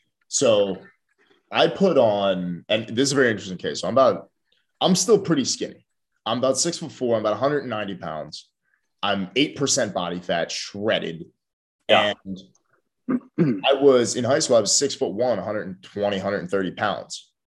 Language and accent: English; Philadelphia, Pennsylvania, United States; And I grew up in Philly where, you know, that was not a good recipe for making friends